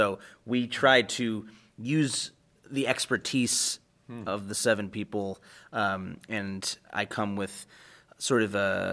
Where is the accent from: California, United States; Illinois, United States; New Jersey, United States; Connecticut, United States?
Illinois, United States; Chicago; the sort of gospel sing-along stuff that I grew up singing in Chicago.